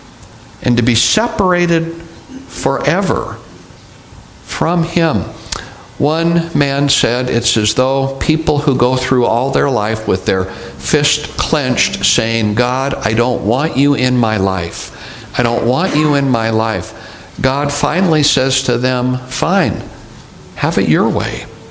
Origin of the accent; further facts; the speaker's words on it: Ireland; I'm Irish. What do you expect?